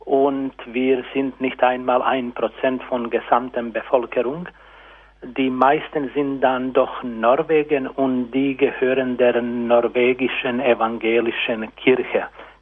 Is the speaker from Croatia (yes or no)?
yes; Croatia; German is a second language; Und ich bin Kroate.